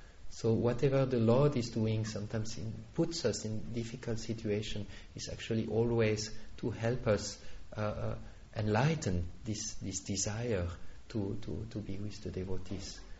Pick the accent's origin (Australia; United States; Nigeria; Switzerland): Switzerland; So I said, "I'm from Switzerland."